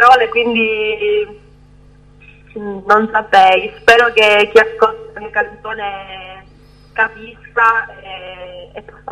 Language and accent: Italian; Calabria, Italy; ho 18 anni e vengo dalla Calabria, in un paesino in provincia di Cosenza.